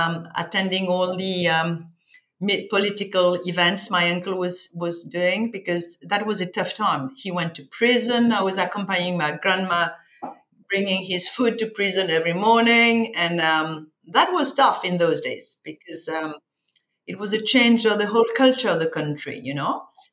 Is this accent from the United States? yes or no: no; Mauritius; born there; I was born in Mauritius, a little tiny island in the Indian Ocean.